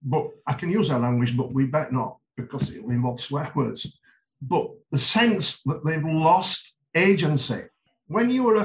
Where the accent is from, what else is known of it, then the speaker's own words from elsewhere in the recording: Yorkshire and the Humber, United Kingdom; I am English. I come from Middle England. I come from Yorkshire, right in the middle of England, probably quite in the near to the geographic centre.